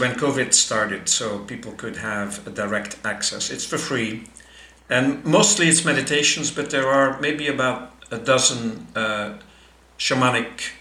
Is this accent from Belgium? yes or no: yes; Belgium; So I was living in my home country at the time in Belgium.